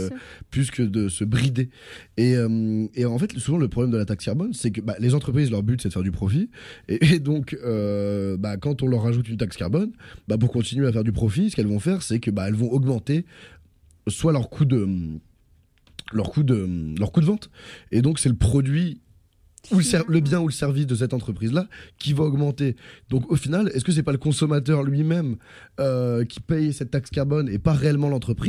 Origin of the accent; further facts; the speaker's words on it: France; la taxe carbone, moi je viens de France